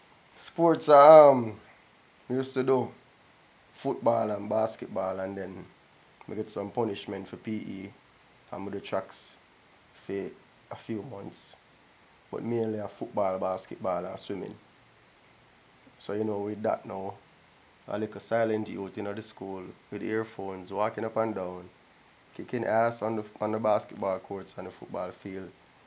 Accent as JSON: {"language": "English", "country": "Jamaica", "said": "Because I'm a Jamaican. And that's what I'm selling."}